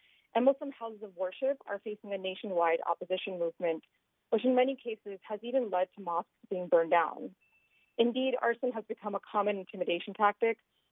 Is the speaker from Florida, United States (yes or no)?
yes; Miami, Florida, United States; my hometown of Miami, Florida.